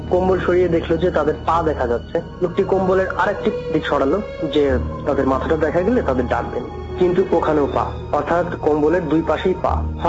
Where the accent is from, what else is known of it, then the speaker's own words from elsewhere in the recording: India; now in Magura, Bangladesh; আমার শৈশব ও কৈশোর ভারতবর্ষে কেটেছে।